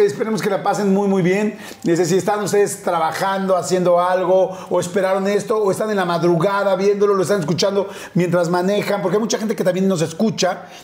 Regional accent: Mexico; yo soy el mexicano más chapín.

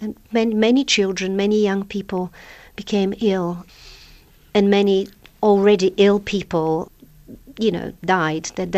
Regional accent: Bulgaria; also born or lived in England; now in New Zealand; We emigrated from Bulgaria in the early 90s, and that was a very exciting and very fraught experience.

